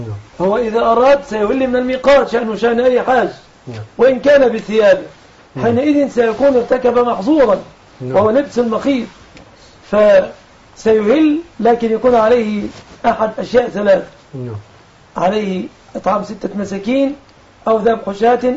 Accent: Egypt; وأن يرزق بلدنا مصر

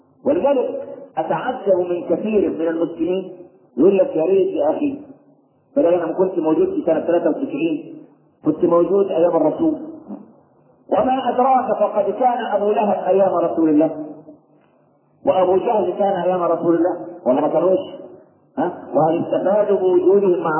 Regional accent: Egypt; لكن إحنا كمصريين معتبرين العيش

